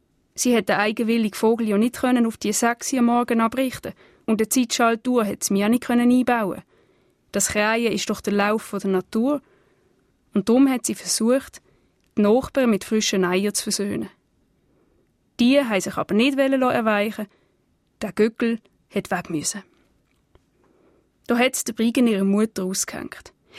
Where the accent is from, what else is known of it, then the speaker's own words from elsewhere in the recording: Basel-Landschaft, Switzerland; accent: mix of Basel and Upper Baselbiet dialect; Ja, mein Dialekt würde ich als ein Gemisch bezeichnen zwischen dem Basler Dialekt und dem Oberbasel-Bieter Dialekt. Also von Haus aus bin ich natürlich stark Oberbasel-Bieterin. Meine Eltern sind beide bereits in Lausen aufgewachsen.